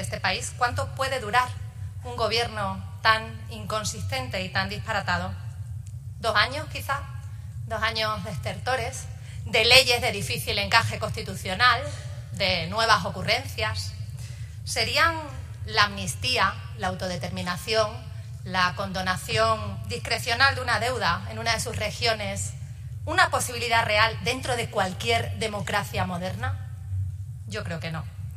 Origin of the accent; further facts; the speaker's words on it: Extremadura, Spain; born there; como presidenta de la Junta de Extremadura, como representante de la región en la que nací